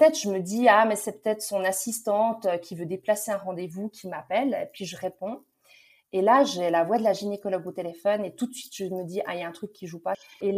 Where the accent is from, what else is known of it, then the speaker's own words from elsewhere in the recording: Switzerland; à l'époque, ça ne l'était pas, en tout cas pas chez nous en Suisse